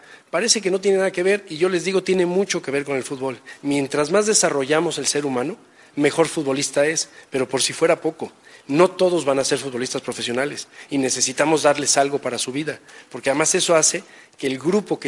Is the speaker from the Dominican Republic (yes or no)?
no; Mexico; yo soy mexicano y no andamos tan lejos, o sea, no tendríamos por qué como mexicano presumir